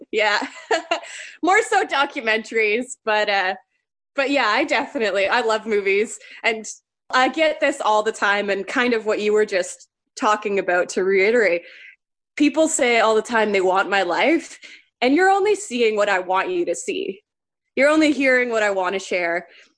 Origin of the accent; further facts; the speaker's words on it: Ontario, Canada; now in Winnipeg, Canada; I grew up, I like to say, half the time in northwestern Ontario on a small island. It's kind of the most consistent place throughout my life, my childhood, when we moved around. And then the majority of my time after we settled, I was in Winnipeg, Manitoba.